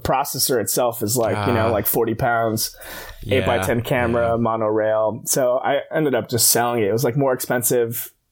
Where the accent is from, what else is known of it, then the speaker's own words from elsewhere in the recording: California, United States; And I'm from California. So I like moved back and like gave LA a shot for a little bit.